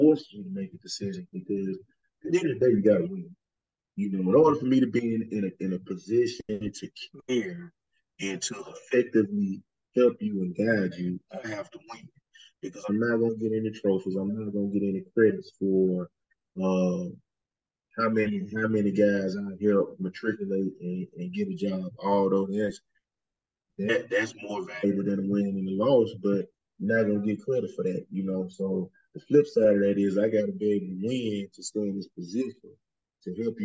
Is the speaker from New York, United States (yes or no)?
no; Alabama, United States; I mean, I'm from Alabama. So it was like I went from humid to humid herb.